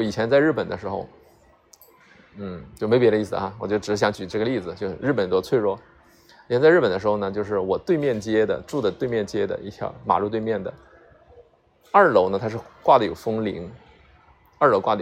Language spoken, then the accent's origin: Chinese; Chongqing, China; 对，我重庆人哈。别人问我，哎，你哪来的？我重庆的，对吧？